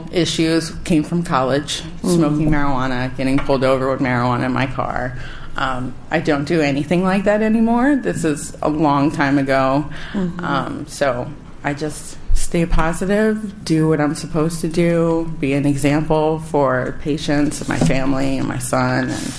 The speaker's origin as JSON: {"language": "English", "region": "New Jersey", "country": "United States", "said": "I'm from New Jersey. I went to University of Pittsburgh for undergrad and my master's in social work."}